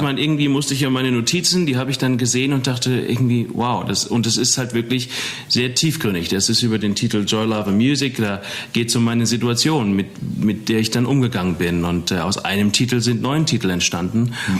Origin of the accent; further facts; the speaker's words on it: Eppstein, Hesse, Germany; now in Los Angeles, United States; Ja, von Wiesbaden oder von Eppstein. Ich komme ursprünglich aus Eppstein.